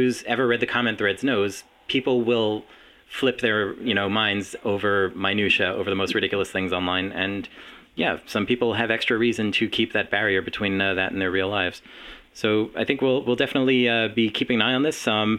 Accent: Long Island, New York, United States; Well, I'm from Long Island originally

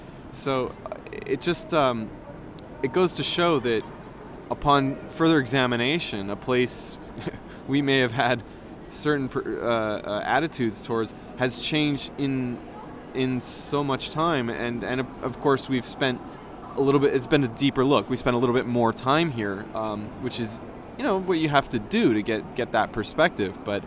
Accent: United States; And that's really sad, because I know, as an American, of the amazing things that can be made and that are possible and that our country deserves

